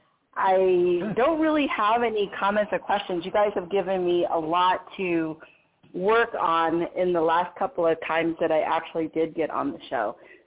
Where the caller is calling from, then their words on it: Anaheim, California, United States; Hi, this is … again from Anaheim.